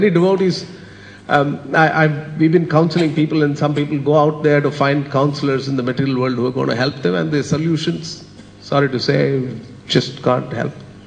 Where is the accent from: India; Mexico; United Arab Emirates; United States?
United Arab Emirates; Dubai; I come from Dubai and something like that could mean serious trouble with the law.